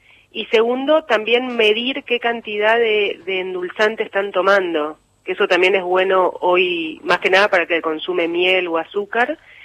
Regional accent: Misiones, Argentina; born there; al margen de que nací en Misiones, decimos que nacemos tomando mate

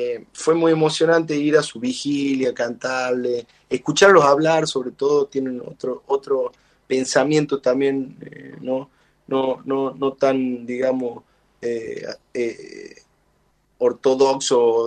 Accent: El Carmen, Jujuy, Argentina; las canciones y los sonidos de mi tierra, que es Jujuy

